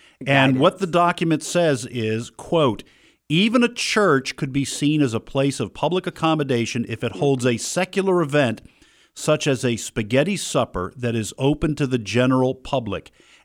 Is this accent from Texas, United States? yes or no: no; New Hampshire, United States; also born or lived in Boston, United States; I was born in the Boston area, grew up in New Hampshire.